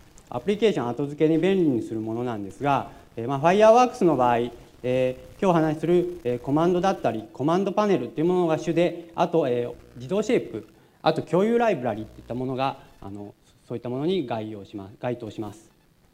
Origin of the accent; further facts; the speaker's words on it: Tottori, Japan; 先ほど申しましたように、今日は鳥取から参りました。